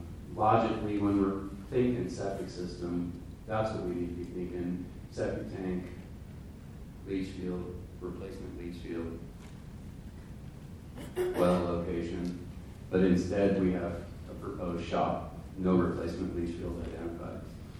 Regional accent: Wyoming, United States; They're all over the state of Wyoming. I grew up in one in Laramie County.

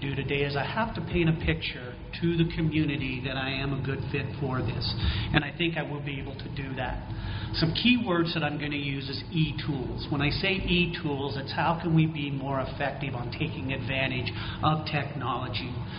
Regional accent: Buffalo, New York, United States; I grew up in Buffalo from third grade on. … are my parents

